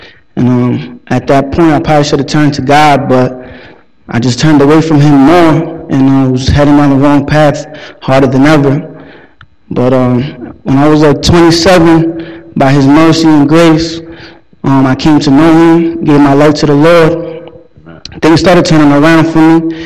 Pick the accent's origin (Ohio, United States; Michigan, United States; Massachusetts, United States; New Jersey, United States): New Jersey, United States; Jersey City; I'm from Jersey City, New Jersey. I grew up in a broken home.